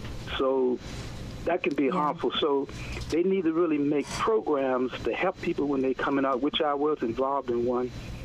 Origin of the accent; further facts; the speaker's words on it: Queens, New York, United States; I'm from Queens.